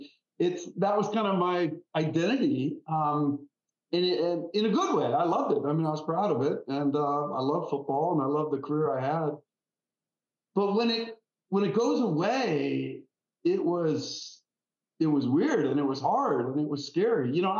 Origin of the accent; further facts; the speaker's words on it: Wisconsin, United States; now in Jacksonville, United States; So 5 years in my home state of Wisconsin playing for the Packers and then 5 years here in the Jaguars and called it quits after that and decided to stay down here.